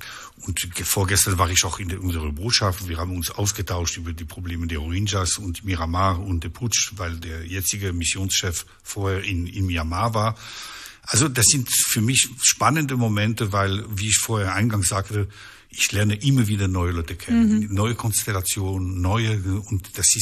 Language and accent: German; Switzerland; ich bin kein Honorarkonsul, ich bin ein Schweizer Honorarkonsul.